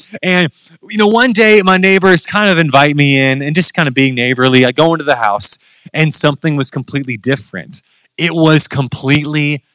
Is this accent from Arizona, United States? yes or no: yes; Phoenix, Arizona, United States; I'm from Phoenix, Arizona.